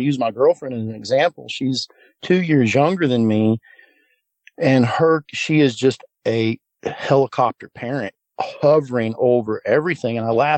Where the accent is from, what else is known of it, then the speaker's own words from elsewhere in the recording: the Ozarks, United States; I come from the Ozark Mountains, the foothills of the Ozark Mountains. You have to go a little bit north to get into the full Ozarks, but it's full of hills.